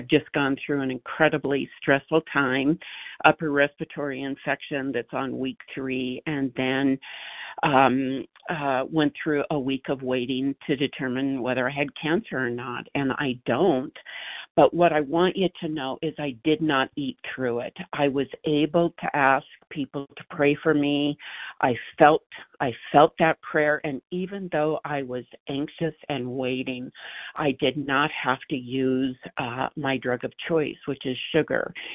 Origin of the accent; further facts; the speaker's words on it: Montana, United States; I am from Montana.